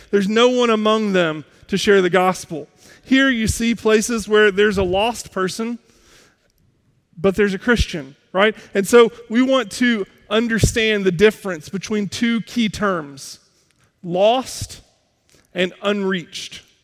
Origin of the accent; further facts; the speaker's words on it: United States; I had the fortune of growing up in America where I can find a Bible if I want one.